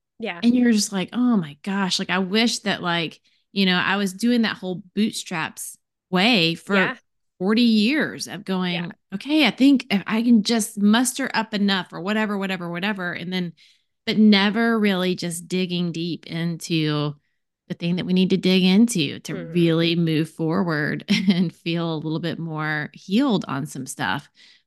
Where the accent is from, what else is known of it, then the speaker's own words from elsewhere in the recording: the South, United States; I grew up in the South. That was not something that you did.